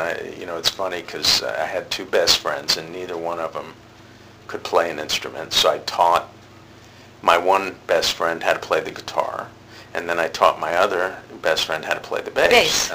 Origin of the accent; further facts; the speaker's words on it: New York, United States; I'm born and raised in New York.